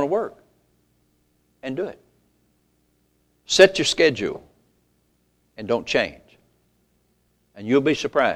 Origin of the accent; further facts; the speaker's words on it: Possum Grape, United States; also born or lived in Coffeeville; I grew up in Possum Grape and Coffeeville. That's my hometown.